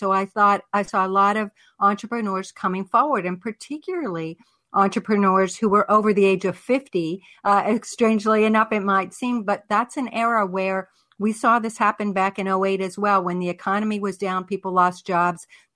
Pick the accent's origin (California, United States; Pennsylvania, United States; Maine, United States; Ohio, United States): Pennsylvania, United States; Pittsburgh; I love these guys in Pittsburgh, you know, Pennsylvania started, and that is actually my hometown.